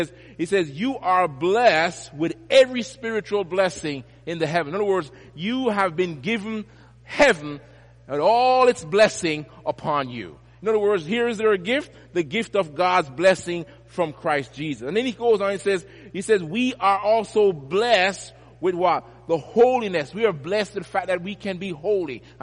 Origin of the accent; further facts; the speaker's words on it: Jamaica; back in the day when I was growing up in Jamaica